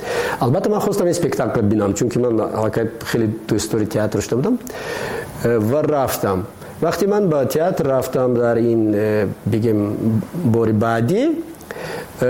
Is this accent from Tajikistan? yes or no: yes; Tajikistan; همین است وطن ما، ما همین وطنمان خودمان باید آباد کنیم.